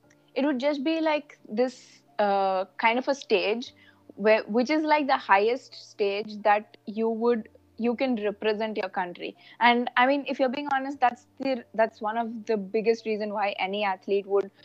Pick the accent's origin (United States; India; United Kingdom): India; not take me seriously because I was from India.